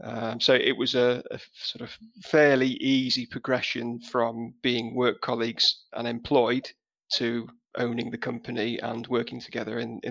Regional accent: Nottingham, East Midlands, United Kingdom; I grew up in Nottingham. My family is still down there.

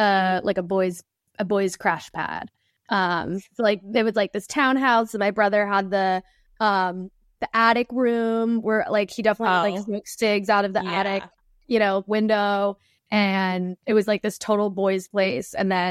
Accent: the South, United States; I come from the South

